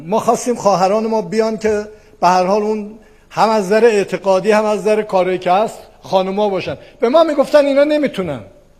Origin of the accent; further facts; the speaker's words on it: Iran; من به عنوان یک ایرانی، یک انسان، دلم میخواد بهترین شهر رو داشته باشیم